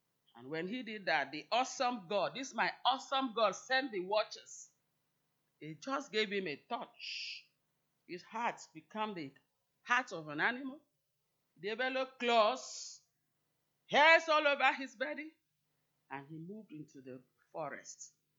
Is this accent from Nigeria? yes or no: yes; Nigeria; whether I'm from Nigeria, Africa